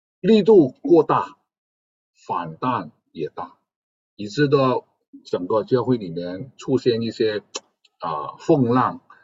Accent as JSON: {"language": "Chinese", "country": "United States", "said": "我们美国人读圣经的时候感受也不同，"}